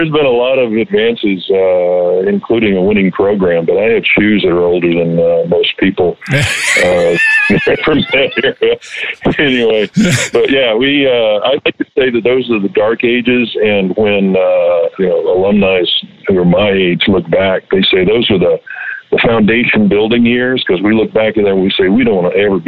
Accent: Fort Worth, Texas, United States; also born or lived in San Antonio / Cheyenne, Wyoming; but I was born in San Antonio. My dad was in the Air Force, so we moved around all over the country, nowhere exotic unless you consider Cheyenne, Wyoming exotic. But we wound up here in Fort Worth.

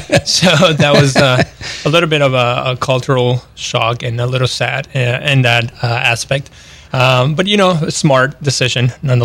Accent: Caracas, Miranda, Venezuela; Well, I'm originally from Venezuela. Grew up in Venezuela in the outskirts of Caracas, actually state Miranda. Grew up in the remains of an attempt to build a sustainable community by my dad

